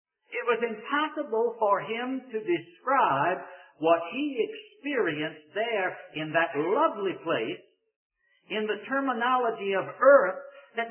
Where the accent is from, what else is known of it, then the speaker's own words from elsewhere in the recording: Richmond, Virginia, United States; now in North Carolina, United States; This is my hometown of Richmond, Virginia. I have to go back to North Carolina.